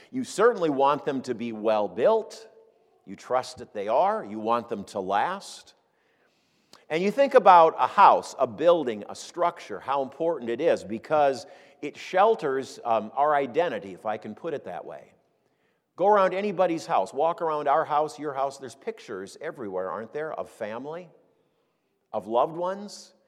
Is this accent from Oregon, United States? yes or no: no; Minneapolis, Minnesota, United States; Sometimes a large three-story house, the kind I grew up in Minneapolis.